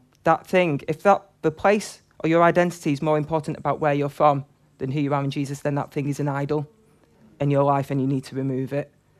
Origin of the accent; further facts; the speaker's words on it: Manchester, North West England, United Kingdom; And this is growing up in Manchester, this isn't anything I've seen in Liverpool